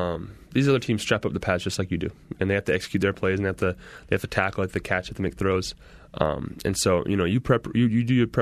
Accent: Seattle, Washington, United States; growing up in Seattle and working out with all those same guys through high school

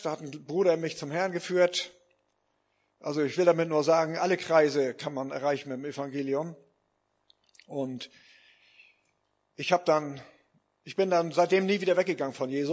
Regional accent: Lauenburg, Schleswig-Holstein, Germany; das ist meine Heimatstadt hier. Ich bin in Lauenburg aufgewachsen. In der Berliner Straße erst und dann nachher in der Breslauer Straße.

